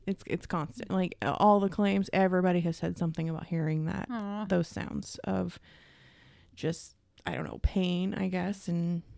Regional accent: Missouri, United States; I'm from Missouri. You're going to have to show me.

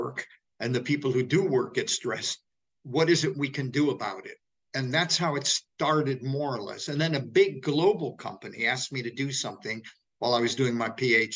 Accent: West Hollywood, California, United States; I come, as you can tell from my funny accent, I come from the U.S. I come from West Hollywood, in fact. That's where I was raised.

